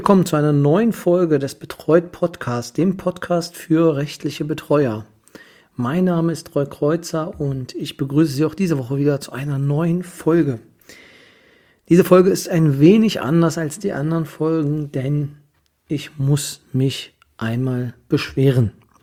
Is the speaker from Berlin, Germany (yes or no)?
no; Kyritz, Brandenburg, Germany; ich selber, wie die meisten wissen, bin aus Küritz.